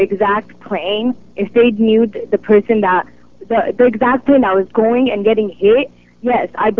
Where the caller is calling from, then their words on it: Berkeley, California, United States; I'm calling from UC Berkeley.